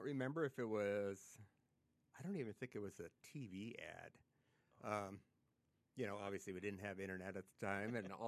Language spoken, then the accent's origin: English; Glendale, United States; Well, originally I'm from Glendale. We're a small farm north of there. And grew up there, went to high school in Glendale.